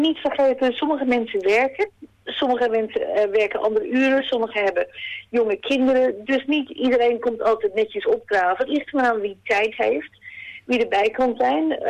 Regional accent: Netherlands; now in Ballarat, Australia; in mijn geval kom ik dus uit Nederland oorspronkelijk.

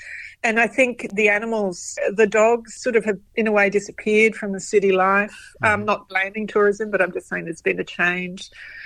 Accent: Australia; because I am Greek and because I am Australian

